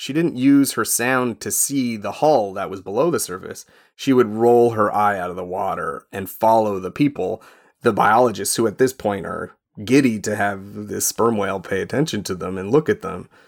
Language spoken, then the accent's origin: English; Canada; I am Canadian